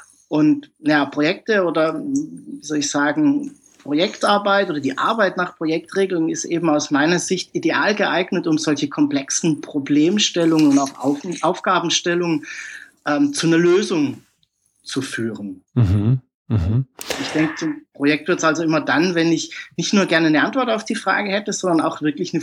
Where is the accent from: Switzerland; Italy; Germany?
Germany; ich bin aus Deutschland.